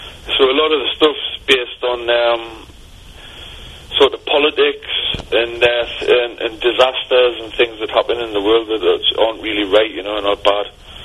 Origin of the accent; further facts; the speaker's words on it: Newcastle, North East England, United Kingdom; There was a lot of bands, you know, especially from where we come from Newcastle.